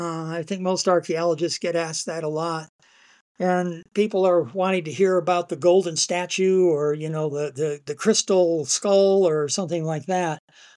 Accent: Michigan, United States; moved away; I grew up in Michigan. Wanted to be a herpetologist. That was my sort of goal in life once I got old enough to have a goal. And our family moved to Arizona in the mid-60s.

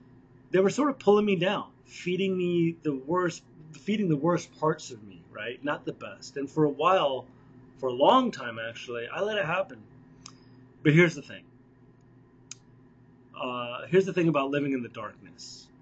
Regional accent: United Kingdom; I grew up in the United Kingdom, and I grew up in a Hindu household.

